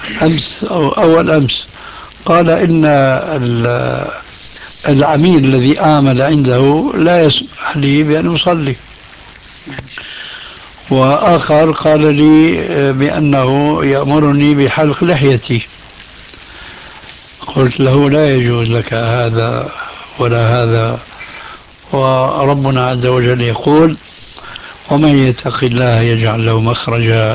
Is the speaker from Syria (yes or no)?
yes; Syria; عندنا في سوريا من زمان